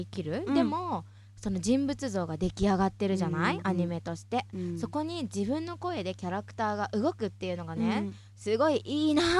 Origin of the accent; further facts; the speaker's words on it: Tochigi, Japan; ちなみに出身は栃木です。東京からはですね、鈍行でも行けますけれども、新幹線でも15分ぐらいですね。